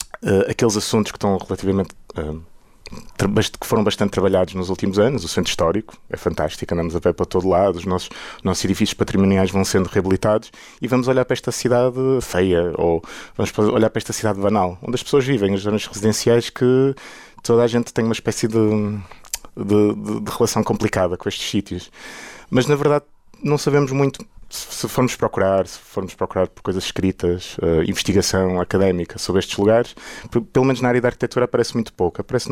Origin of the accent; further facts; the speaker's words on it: Braga, Norte, Portugal; eu cresci aqui em Braga